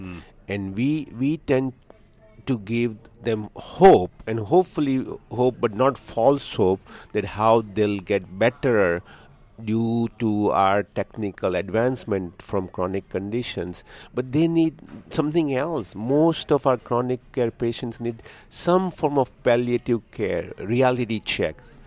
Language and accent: English; India; now in United States; I grew up in India